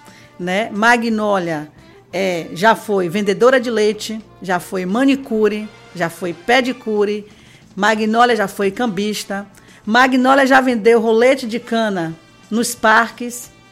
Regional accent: Uruçuca, Bahia, Brazil; à minha cidade, Uruçuca, aonde eu nasci, aonde eu cresci, estou lá até hoje, moro na mesma rua onde nasci até hoje

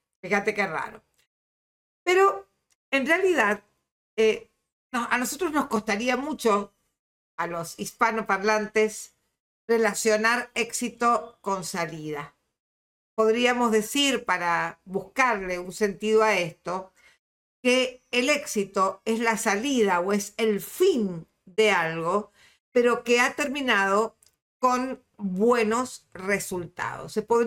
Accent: Argentina; Quienes somos argentinos

